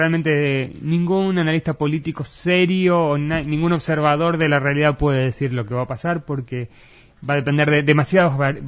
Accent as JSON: {"language": "Spanish", "country": "Argentina", "moved": "yes", "lives_now": "Israel", "said": "En Israel, yo vengo de Argentina, entonces conozco la realidad y también de otros países."}